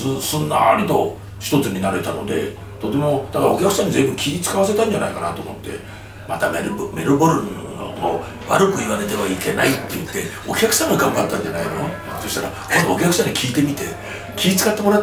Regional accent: Toyama, Japan; ある種私のふるさと富山と、富山県の富山市は同じように市電が走ってるんで

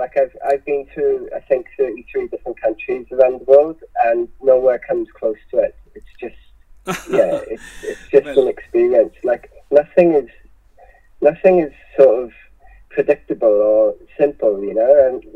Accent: Swansea, Wales, United Kingdom; so I'm originally from Swansea in South Wales in the UK

